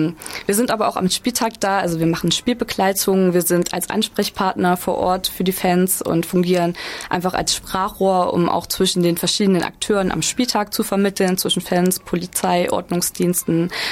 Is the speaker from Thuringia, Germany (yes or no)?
yes; Thuringia, Germany; also ich komme aus dem Eichsfeld